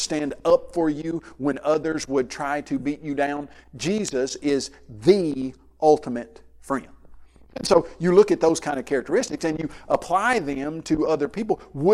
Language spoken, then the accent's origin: English; Columbia, Tennessee, United States; And so I grew up in Columbia, Tennessee